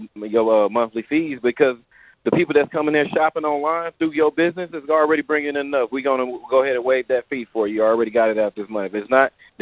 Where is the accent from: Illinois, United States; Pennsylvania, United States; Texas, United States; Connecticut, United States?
Texas, United States; I'm more like you, man. I'm from Texas.